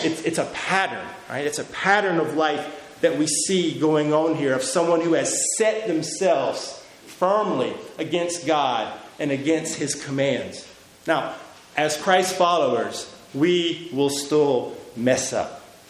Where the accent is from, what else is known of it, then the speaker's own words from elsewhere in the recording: United States; I'm an American, right?